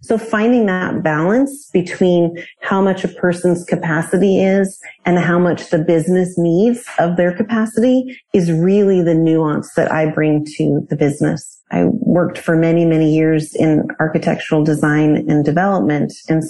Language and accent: English; Alaska, United States; now in Middleburg, United States; I grew up in Alaska.